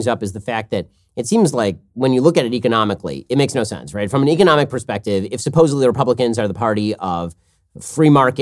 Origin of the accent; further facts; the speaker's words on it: New York, United States; And look at me, I'm a New Yorker.